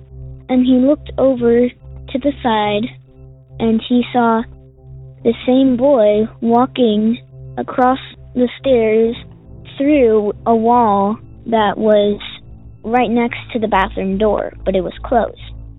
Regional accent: Illinois, United States; I'm from Illinois, and today is actually my 10th birthday.

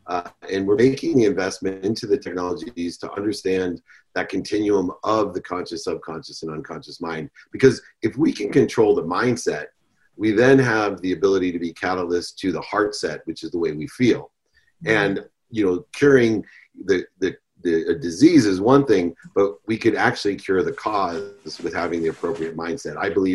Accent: Akron, Ohio, United States; But I grew up in Akron, Ohio, and I grew up with a single mom and six kids. So we had a two-bedroom apartment in Fairlawn

